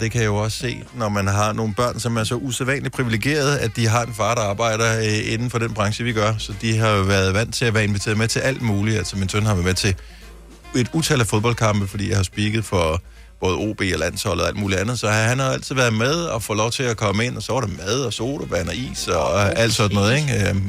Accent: Odense, Region of Southern Denmark, Denmark; Jeg har bare stadigvæk Odense lidt min hjemby, selvom jeg er det mange år siden, jeg boede der.

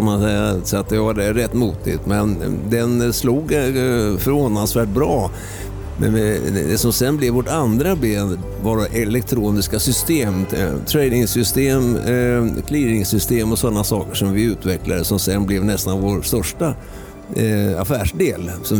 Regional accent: Östergötland, Sweden; born there; jag håller på GIFK och Norrköping eftersom jag är född i Östergötland.

